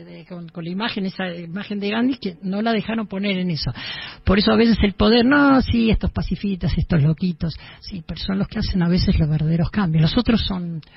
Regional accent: Mercedes, Buenos Aires Province, Argentina; Cerca de mi pueblo … de San Andrés de Giles, yo soy mercedino.

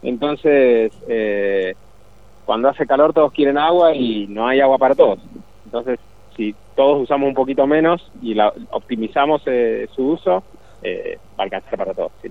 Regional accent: Buenos Aires, Argentina; now in Mendoza, Argentina; soy de Buenos Aires.

